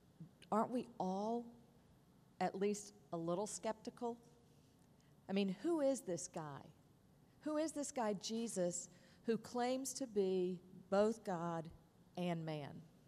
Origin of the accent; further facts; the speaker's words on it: Chapel Hill, North Carolina, United States; Well, I grew up in Chapel Hill, what was then a small college town, a whole lot like this one.